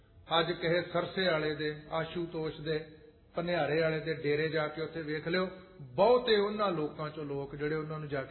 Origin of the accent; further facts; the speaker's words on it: Punjab, India; now in Ludhiana, India; ਪਿੰਡਾਂ ਚ ਜੰਮਿਆ ਪਲਿਆ ਮੰਮੀ, ਇਹ ਵੱਖਰੀ ਵੀ ਹੁਣ ਮੈਂ ਲੁਧਿਆਣੇ ਰਹਿੰਦਾ ਕਈਆਂ ਸਾਲਾਂ ਤੋਂ